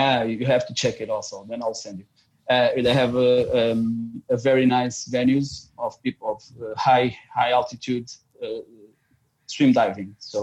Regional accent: Lisbon, Portugal; English is a second language; 30K south of Lisbon, my hometown

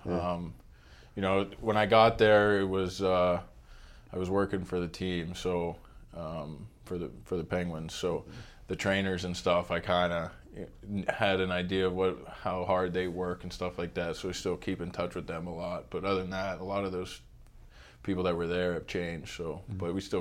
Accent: Winnipeg, Manitoba, Canada; born there; I was born in 89 in Winnipeg. And from there, my dad kind of moved around a bit.

